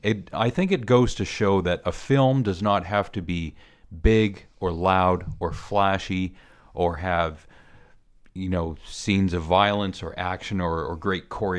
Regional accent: Mackenzie, British Columbia, Canada; my parents would drive from Mackenzie, British Columbia, which is my hometown, which is approximately 12 hours north of here.

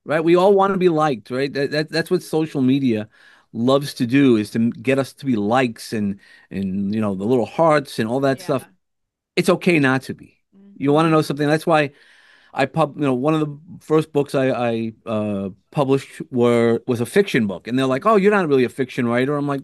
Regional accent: Brooklyn, New York, United States; Well, I'm from Brooklyn, so

